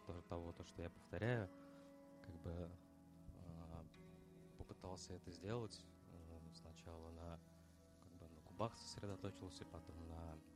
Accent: Kazan, Tatarstan, Russia; я из Казани.

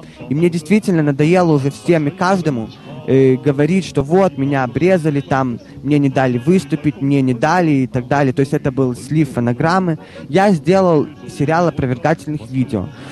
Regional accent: Odesa, Odesa Oblast, Ukraine; мое дебютное выступление в родном городе Одессе

